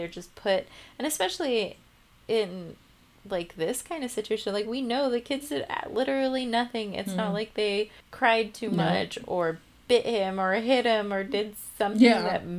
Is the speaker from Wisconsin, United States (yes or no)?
no; California, United States; I'm from California where everybody's kind of squished together. Like our streets are very like small when you think about it.